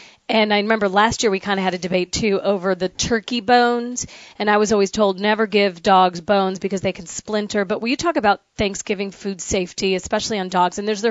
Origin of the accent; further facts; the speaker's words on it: the North, United States; Well, you know, I'm from the North. I'm a damn Yankee